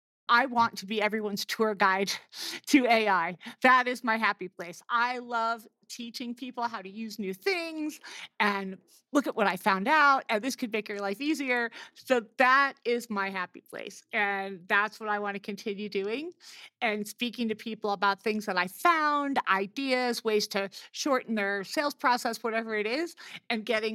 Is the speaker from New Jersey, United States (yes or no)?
yes; New Jersey, United States; I'm from New Jersey. I talk really fast.